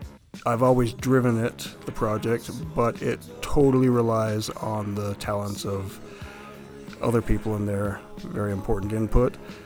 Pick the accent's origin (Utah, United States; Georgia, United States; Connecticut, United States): Utah, United States; Growing up in Utah Valley in the early and mid 80s was a bonkers experience for sure.